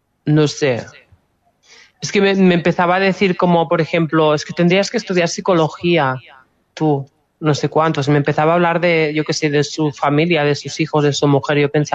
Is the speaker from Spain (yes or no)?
yes; Catalonia, Spain; Spanish is a second language; que soy catalana y me cuesta un poco